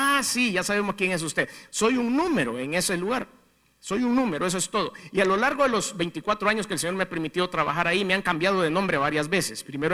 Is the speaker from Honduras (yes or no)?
no; El Salvador; ¿Cómo somos los salvadoreños de creativos para poner apodos?